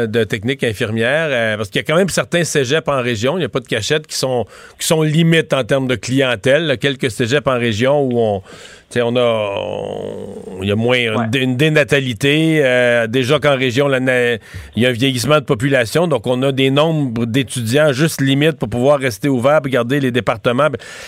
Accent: Rivière-du-Loup, Quebec, Canada; moi, je viens de Rivière-du-Loup.

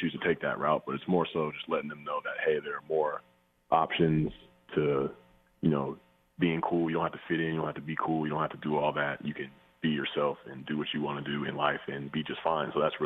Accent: Atlanta, Georgia, United States; now in New York, United States; I grew up in Atlanta, Georgia, but my dad was born in Queens and lived in New York, and so we moved here. I grew up here.

